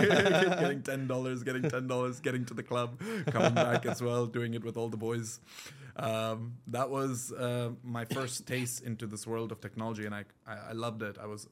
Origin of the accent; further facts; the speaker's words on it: Dubai, United Arab Emirates; born and raised in Dubai. I actually come from three generations in this wholesale retail space.